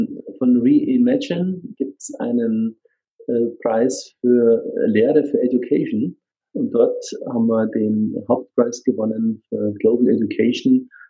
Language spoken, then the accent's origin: German; Munich, Bavaria, Germany; born there; Ja, also ich bin in München geboren